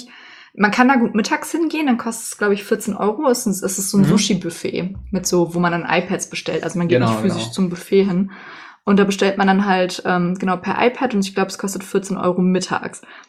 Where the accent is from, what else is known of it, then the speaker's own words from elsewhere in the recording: Troisdorf, North Rhine-Westphalia, Germany; bei uns in Troisdorf gibt es das halt, also in meiner Heimat.